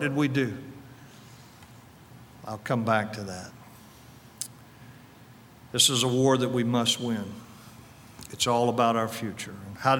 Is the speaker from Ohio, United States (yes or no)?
no; North Carolina, United States; By the way, I'm from North Carolina. Can you tell that?